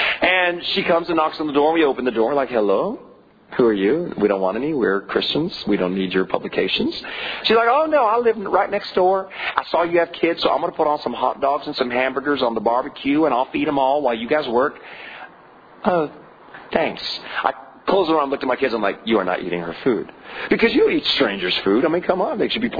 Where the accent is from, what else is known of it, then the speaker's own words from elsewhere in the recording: California, United States; You know, I'm a Californian, and we're so not used to that.